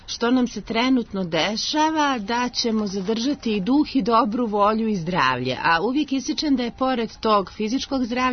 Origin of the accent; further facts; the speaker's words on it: Belgrade, Serbia; born there; osim što sam rođena u Beogradu